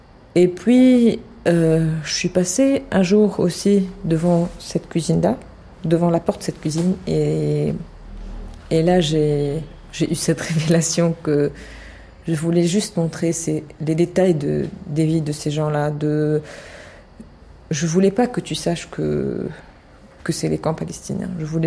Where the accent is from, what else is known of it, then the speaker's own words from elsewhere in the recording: Beirut, Beirut Governorate, Lebanon; je suis née à Beyrouth, à Achafillé aussi.